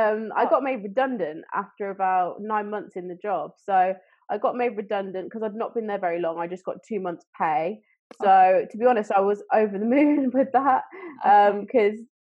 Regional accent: Northampton, East Midlands, United Kingdom; So I'm from Northampton and we're back here. We got back here at the end of February.

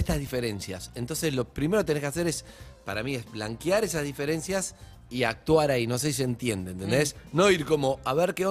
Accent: Colombia; porque yo soy tranquilo, colombiano

